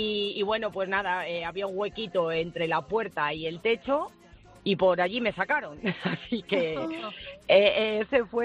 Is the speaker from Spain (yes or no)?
yes; Ciudad Rodrigo, Castile and León, Spain; entré a la catedral de mi pueblo, de mi ciudad, una ciudad pequeñita, preciosa, que se llama Ciudad Rodrigo